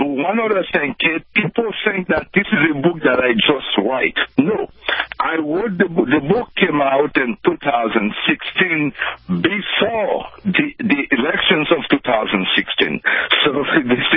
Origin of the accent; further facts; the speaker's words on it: Haiti; moved away as an adult; now in United States; and of course, you know, from my home country, Haiti.